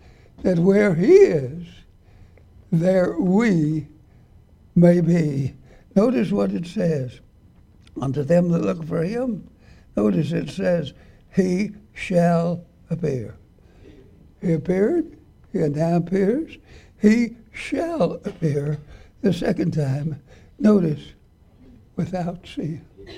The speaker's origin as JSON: {"language": "English", "region": "Arkansas", "country": "United States", "tie": "born or raised there", "also_born_or_lived": "Wewoka", "said": "It reminded me of how I grew up down in southern Arkansas. I was born in Wewoka, but Mom and Dad moved immediately down below Waldron."}